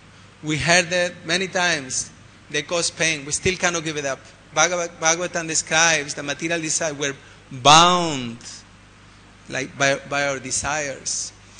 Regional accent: Andalusia, Spain; You know, I'm from South Spain, you know.

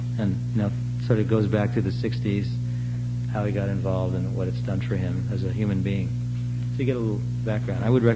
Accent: Portland, Oregon, United States; I'm from Portland, Oregon. My parents were Jewish. I lived in a Catholic neighborhood, and all my friends were Catholic.

